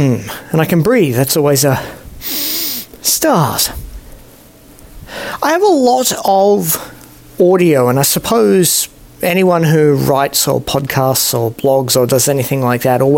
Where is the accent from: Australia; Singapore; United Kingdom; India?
Singapore; I'm not Singaporean, but I grew up there